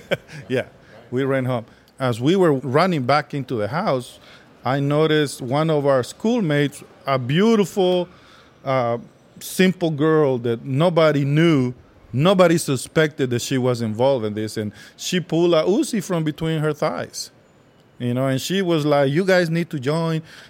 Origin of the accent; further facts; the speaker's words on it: San Marcos, San Salvador, El Salvador; I was born in 1963 in San Salvador, and I grew up in the town of San Marcos.